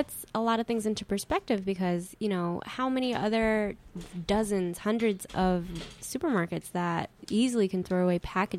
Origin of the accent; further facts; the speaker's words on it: Ecuador; I'm Ecuadorian. I am from Ecuador.